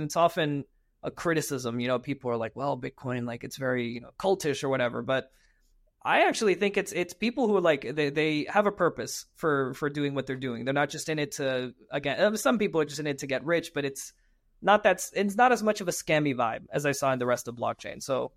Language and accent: English; Ecuador; I'm originally from Ecuador, and so I always had an interest in the region.